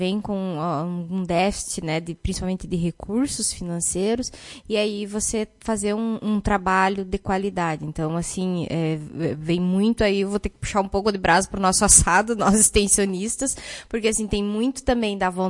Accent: Lagoa Vermelha, Rio Grande do Sul, Brazil; Sou de Lagoa Vermelha, então eu tenho, sim, que continuar contribuindo com o desenvolvimento do município

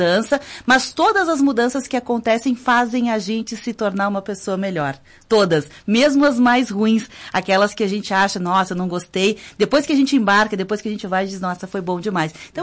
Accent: Brazil; Da Gema, eu nasci aqui na Rio Branco, na Tranqueira do Feijó. E morei aqui nesse bairro 23 anos, né?

